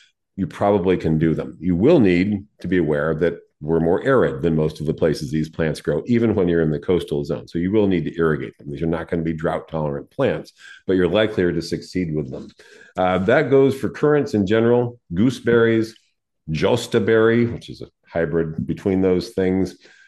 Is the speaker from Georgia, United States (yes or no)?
no; San Diego, California, United States; Growing up in San Diego, it was in the Southwest.